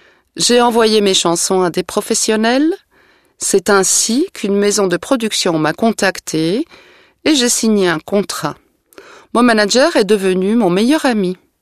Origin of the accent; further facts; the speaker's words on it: Scotland, United Kingdom; accent: Scottish; plusieurs fois, on m'a demandé de masquer mon accent écossais.